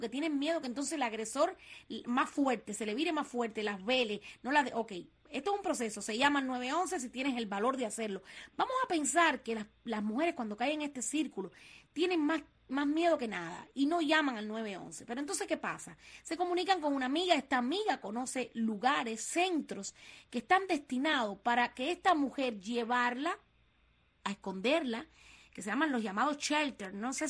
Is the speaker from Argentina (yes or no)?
no; Cuba; Esto ocurre en Cuba desde niña. Yo recuerdo episodios muy fuertes como esto allá en mi tierra.